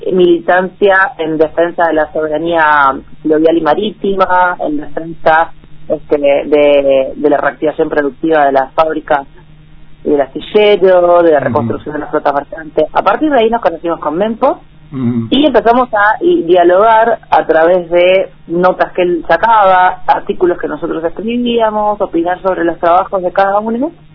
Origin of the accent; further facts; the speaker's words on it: Moreno, Buenos Aires Province, Argentina; Yo personalmente soy de Moreno, un poco tengo el corazón en Berisso, un poco en Moreno, es así, por cuestiones familiares.